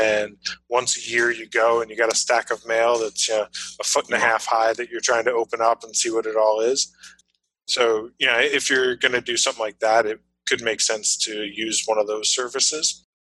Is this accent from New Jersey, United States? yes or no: no; New York, United States; moved away; You know, I was from New York when I left 18 years ago.